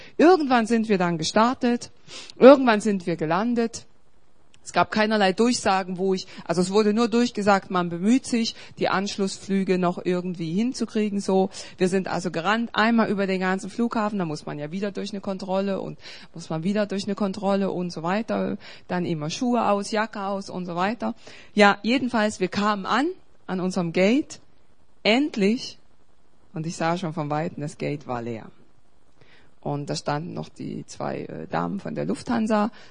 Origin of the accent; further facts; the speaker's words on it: East Germany, Germany; ich bin ja als Katholikin aufgewachsen in der DDR.